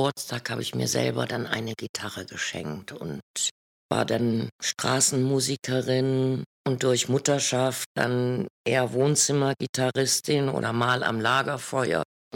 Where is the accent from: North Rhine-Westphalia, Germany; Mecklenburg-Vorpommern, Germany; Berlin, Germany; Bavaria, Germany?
North Rhine-Westphalia, Germany; Mettmann; Schulzeit up and down in Mettmann, aufs Gymnasium nach der Quarta